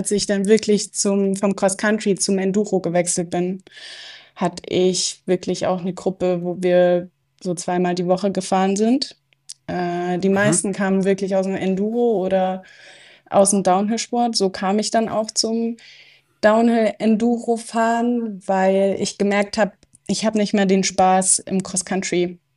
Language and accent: German; Plauen, Saxony, Germany; now in Kempten, Germany; Ich bin in Plauen aufgewachsen, das ist im Vogtland, liegt in Sachsen. Mhm. Und bin dann vor 9 Jahren ins Allgäu gezogen, direkt nach Kempten und lebe seit dort an.